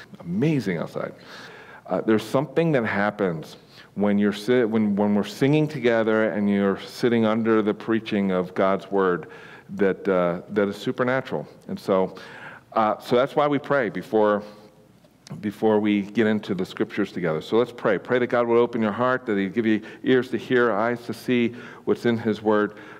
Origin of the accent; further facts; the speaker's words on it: East Coast, United States; moved away as an adult; I was very green from the East Coast.